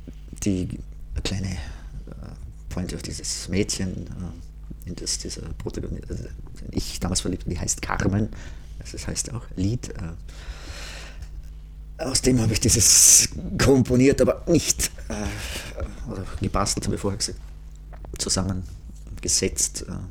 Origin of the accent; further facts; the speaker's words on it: Feldkirch, Vorarlberg, Austria; ich bin aus Feldkirch